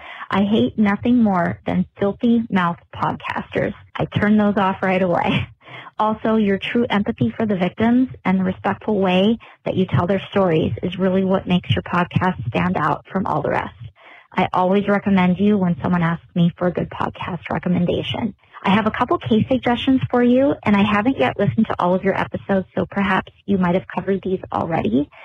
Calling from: Pennsylvania, United States; I'm calling from Northeast Pennsylvania.

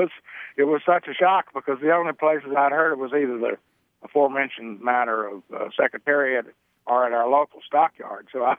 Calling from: Spotswood, Virginia, United States; I'm calling from Spotswood, Virginia.

